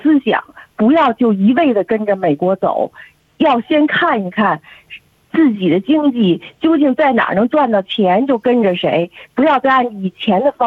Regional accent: Australia; 但我是澳洲人

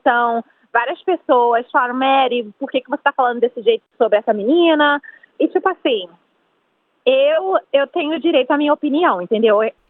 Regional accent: Rio de Janeiro, Brazil; Minha personalidade, sendo do Brasil, sendo carioca, gostando de festa, a dança

